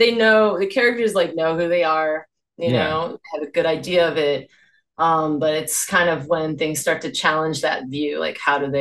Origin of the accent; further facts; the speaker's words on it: United States; because I grew up in America, biracial, half white, half Thai.